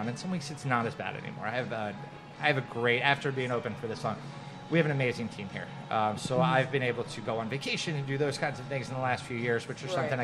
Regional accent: Connecticut, United States; now in Philadelphia, United States; I didn't. I grew up in Connecticut originally.

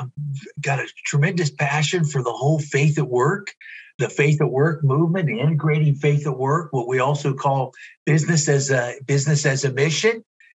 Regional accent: Ohio, United States; I grew up near the Cincinnati area, north of Cincinnati, real small town, 1,000-people town.

